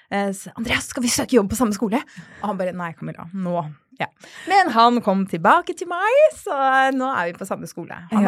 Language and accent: Norwegian; Oslo, Norway; jeg østkantjente, født og oppvokst på Tveita, elsket å bo på Tveita. Bodde I blokk 4. etasje, beste barndommen ever. Flyttet etter hvert til Manglerud